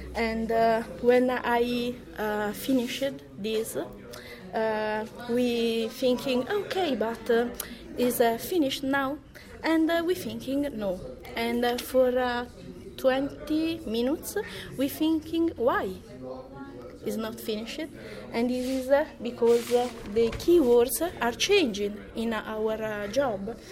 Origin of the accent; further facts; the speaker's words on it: Italy; English is a second language; I'm from Italy, and the organization is an association.